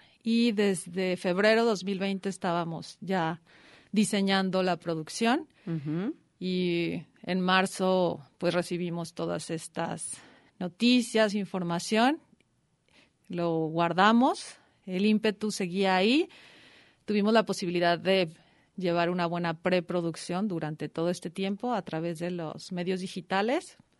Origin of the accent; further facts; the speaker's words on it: Nayarit, Mexico; en la zona de costa, yo soy de Nayarit